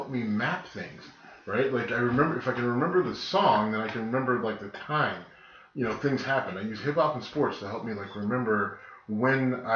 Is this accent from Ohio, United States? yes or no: yes; Youngstown, Ohio, United States; Right. I'm from Youngstown, same thing.